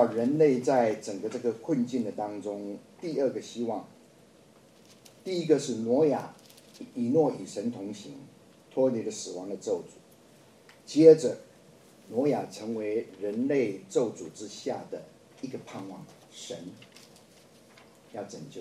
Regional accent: China; 我们中国人取名字也有什么

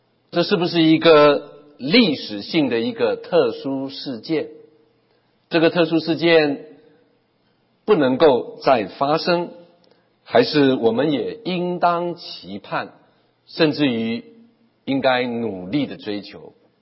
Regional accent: Taiwan; 对不起，我是从台湾从小长大的

